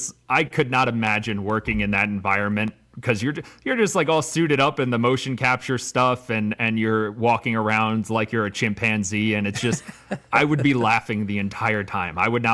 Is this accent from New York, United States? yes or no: yes; New York City, New York, United States; growing up as a New Yorker, like that's just mostly what I expected my life to be living in New York City.